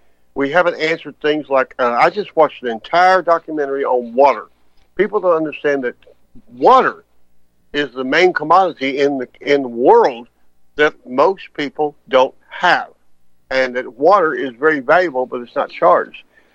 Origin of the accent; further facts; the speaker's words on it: Louisiana, United States; When I grew up in Louisiana, the black family was the benchmark.